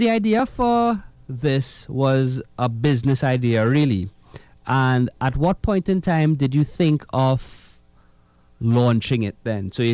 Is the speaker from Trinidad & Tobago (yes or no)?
yes; Trinidad & Tobago; as a Trinidadian, a lot of us, we weren't exposed to this before